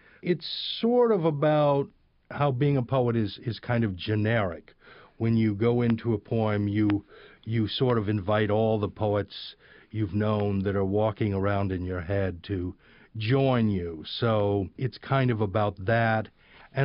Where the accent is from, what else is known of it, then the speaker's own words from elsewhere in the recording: Beaumont, Texas, United States; also born or lived in New Orleans, United States; Well, I was born in the French Quarter of New Orleans. I was originally raised by my mother and my grandmother. My mother had to run away at a certain point from my grandmother and took me to Beaumont, Texas